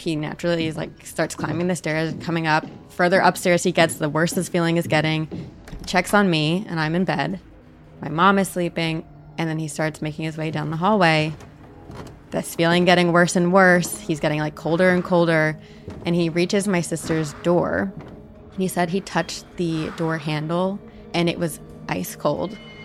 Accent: New Jersey, United States; But growing up, when I was like 4, my sister was 6, we moved into a new house. I'm from New Jersey. Brand new built on farmland.

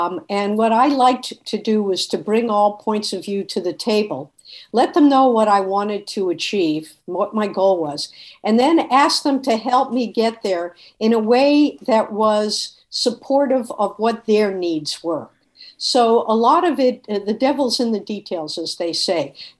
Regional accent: Boston, Massachusetts, United States; Well, you know, I am a Bostonian

